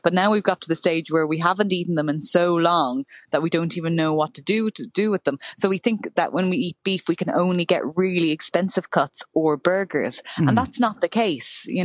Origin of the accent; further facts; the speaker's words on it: Limerick, Munster, Ireland; I'm from Limerick